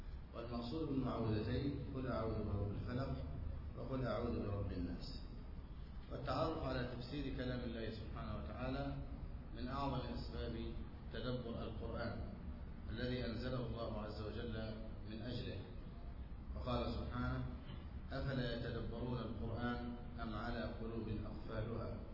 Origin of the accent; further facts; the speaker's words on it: Egypt; علم مهمل في كثير من البلدان لا سيما بلدنا مصر